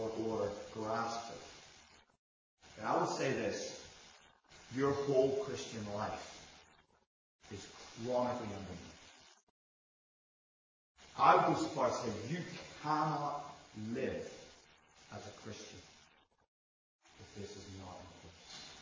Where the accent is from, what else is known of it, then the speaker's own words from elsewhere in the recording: Ireland; You are not more acceptable to God because you're English than I am because I'm Irish.